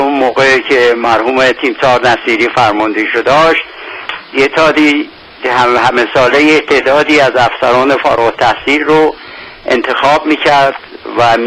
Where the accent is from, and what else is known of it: Tehran, Tehran Province, Iran; born there